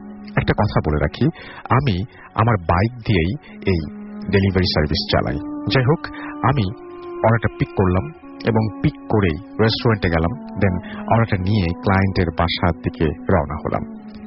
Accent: Raozan, Chittagong Division, Bangladesh; now in Netherlands; আমার দেশের বাড়ি চিটাগংয়ের রাউজানে। আমি হল্যান্ডে থাকি, হল্যান্ডে একটা ইউনিভার্সিটিতে আমি applied science and international business নিয়ে পড়ছি।

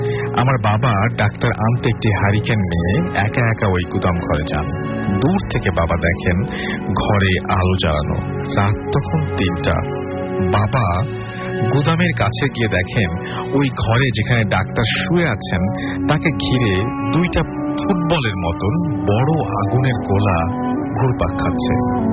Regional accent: Dhadua, Khulna Division, Bangladesh; আমাদের বাড়ি খুলনা জেলার বাটিয়াঘাটা থানার ধাদুয়া গ্রামে। ওই সময় আমাদের এলাকার কোনো ডাক্তার ছিলেন না

